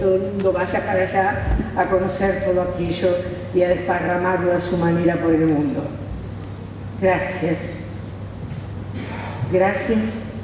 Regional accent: Rosario, Santa Fe, Argentina; Yo vengo de Rosario, de Santa Fe.

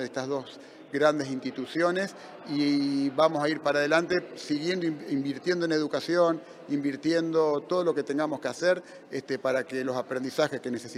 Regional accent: Santa Fe, Argentina; lo que necesitamos hoy como santafesino y como argentino

